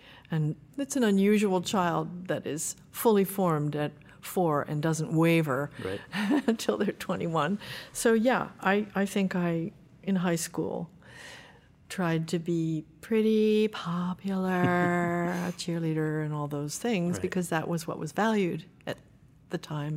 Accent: New Jersey, United States; born there; I was born in New Jersey. My mother said I was the longest birth on record at Overlook Hospital.

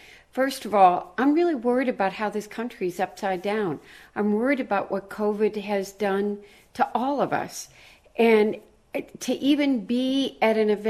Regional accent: Dearborn, Michigan, United States; A steel plant that's here in my hometown of Dearborn, AK Steel, several weeks ago shut down another line.

